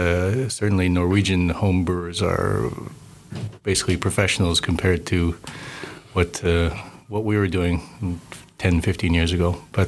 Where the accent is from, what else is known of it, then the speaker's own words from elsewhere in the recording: Canada; moved away as an adult; now in Norway; I'm a Canadian guy, came here to Lervig about 10 years ago.